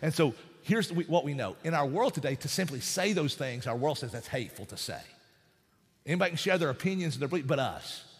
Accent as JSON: {"language": "English", "region": "Appalachia", "country": "United States", "accent": "Appalachian", "said": "I'm speaking Appalachian, my Appalachian."}